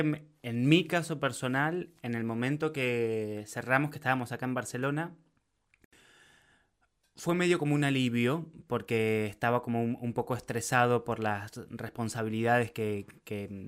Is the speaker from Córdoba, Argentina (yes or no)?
no; Santa Fe, Argentina; me fui a Santa Fe, a la casa de mis viejos, que yo soy de Doctoras, provincia de Santa Fe.